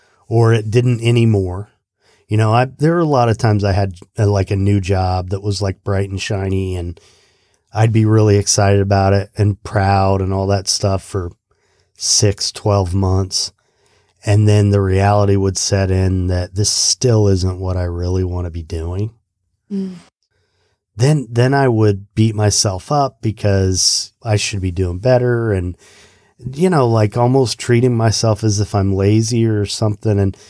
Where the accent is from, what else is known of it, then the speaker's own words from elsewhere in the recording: United States; I love being an American and what that all means, but the work ethic, the way we work in this country